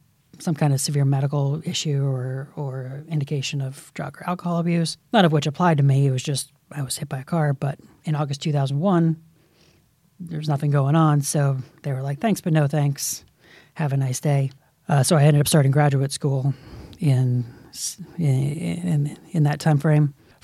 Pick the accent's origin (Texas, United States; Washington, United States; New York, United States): Washington, United States; also born or lived in Alaska / Illinois / Idaho; I call Washington State home. I was an Air Force brat growing up, so I was born in Alaska and then did, you know, the Air Force thing. We moved to Illinois, Idaho, and then ended up landing in Washington State.